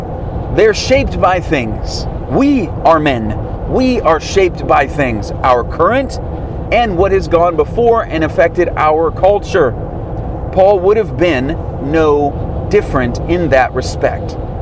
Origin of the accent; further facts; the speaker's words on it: United States; So it's not like I, as an American, am as influenced by things